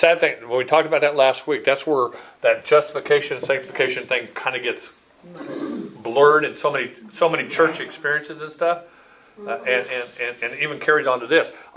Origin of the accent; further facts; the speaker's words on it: Chandler, Arizona, United States; I grew up in Chandler and I had some Roman Catholic friends